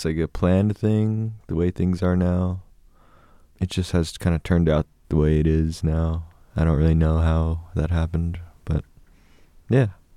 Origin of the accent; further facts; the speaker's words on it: Window Rock, Arizona, United States; also born or lived in Fort Defiance; I grew up in a town called Window Rock, Arizona, and as well as a town that's like a mile north of Window Rock called Fort Defiance.